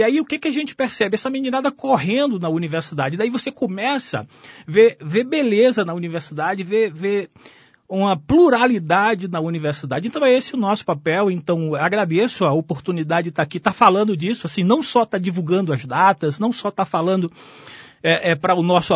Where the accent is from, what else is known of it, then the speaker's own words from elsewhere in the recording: Bahia, Brazil; Eu sou do sertão da Bahia, onde estudar é muito difícil, sobretudo no passado. E se eu estou no estado do Paraná como professor de uma universidade pública, gratuita